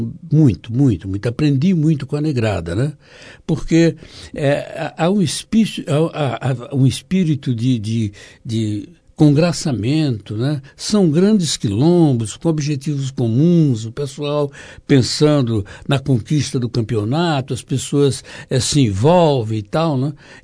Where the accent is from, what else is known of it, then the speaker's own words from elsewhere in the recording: Pernambuco, Brazil; moved away; eu sou pernambucano, vim para cá por motivos familiares e tal, né? Mãe de uma, aliás, é filho de uma índia, né? E um negro.